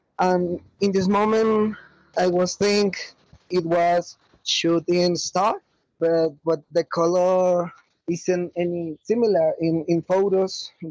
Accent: Bogota, Bogotá, Colombia; English is a second language; I am from Colombia. To be more specific, I'm born and live in Bogota since I was a child. I am an agnostic person.

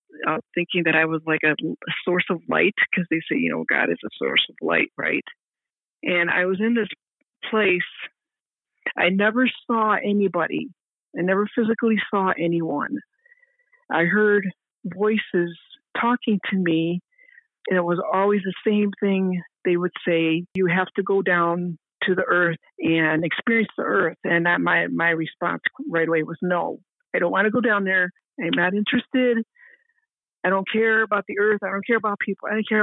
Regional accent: Chicago, Illinois, United States; born there; I was born in Chicago.

